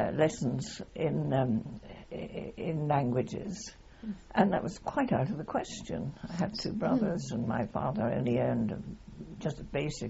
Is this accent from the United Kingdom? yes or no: yes; Sherborne, South West England, United Kingdom; growing up in Sherborne, there were two public schools